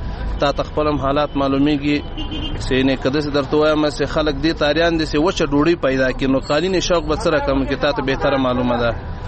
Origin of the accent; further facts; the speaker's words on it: Logar, Afghanistan; زه د لوګر ولایت اوسیدونکی یم.